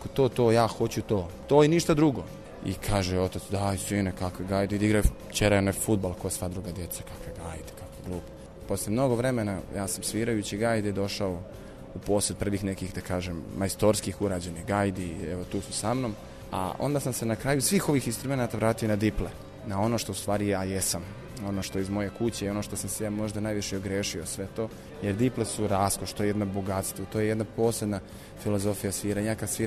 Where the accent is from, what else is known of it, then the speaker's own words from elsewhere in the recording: Banatsko Veliko Selo, Vojvodina, Serbia; ja sam u suštini iz Banatskog Velikog Sela kod Kikinde